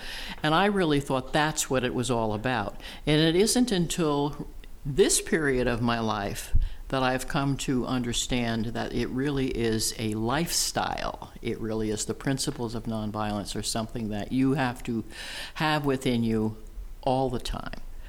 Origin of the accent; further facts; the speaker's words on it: New Jersey, United States; I'm from New Jersey. I was living in New Jersey at that point.